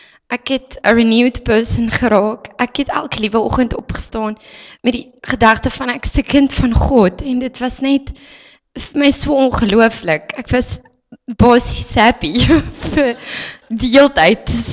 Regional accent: Namibia; now in Oudtshoorn, South Africa; Ek kom eintlik oorspronklik van Namibia af en my man ontmoet en nou bly ons in Oudtshoorn self.

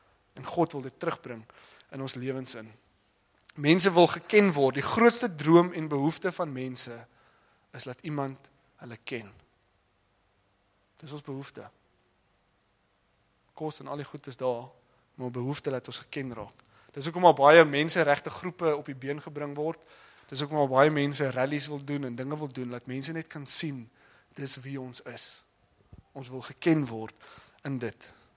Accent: Western Cape, South Africa; Ek op die Weskus groot geword

